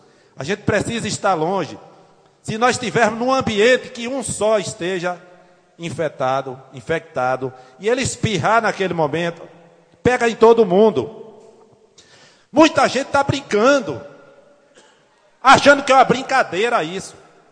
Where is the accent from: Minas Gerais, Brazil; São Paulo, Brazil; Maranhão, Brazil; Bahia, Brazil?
Bahia, Brazil; Baixa Grande; meus amigos baixagrandense, povo da minha terra